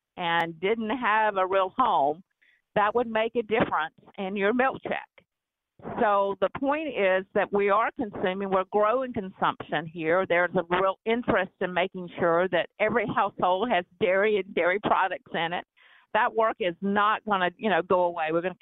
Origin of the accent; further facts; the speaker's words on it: Georgia, United States; even in my home state of Georgia